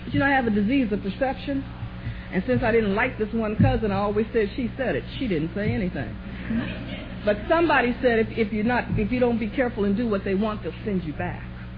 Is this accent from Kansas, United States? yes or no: no; Columbus, Ohio, United States; born there; I'm 52 years old. I was born in Columbus, Ohio. I swore I'd never go back to Columbus. Been back there 29 years.